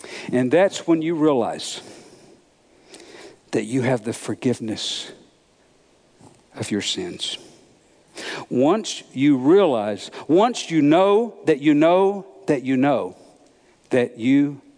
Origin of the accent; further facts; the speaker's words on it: Georgia, United States; Sonny and I grew up in Georgia, and we had something called the Jesus Movement.